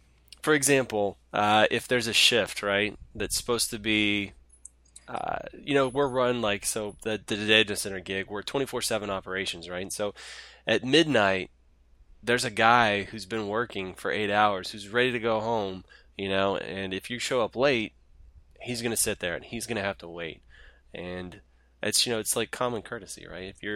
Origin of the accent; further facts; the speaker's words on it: Waco, Texas, United States; I grew up in Waco, Texas.